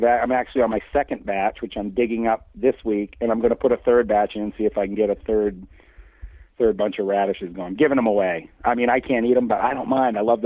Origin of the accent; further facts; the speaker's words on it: Maine, United States; the actual, the primary campus of the University of Maine is located here in my hometown.